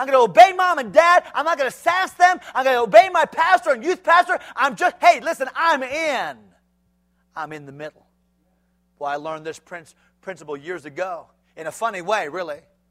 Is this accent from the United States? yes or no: yes; Connecticut, United States; I grew up in Connecticut.